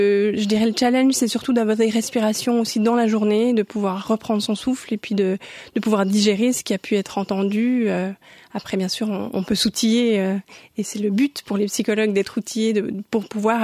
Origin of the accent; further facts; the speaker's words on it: Romandy, Switzerland; comme je suis bilingue, j'ai grandi en Suisse romande, mais je parle suisse-allemand avec mes parents.